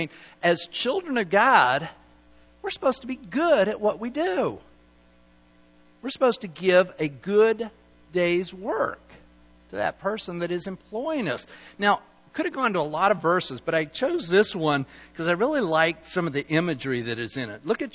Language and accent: English; Salt Lake City, Utah, United States; But I grew up in Salt Lake, okay, where we got a lot of snow.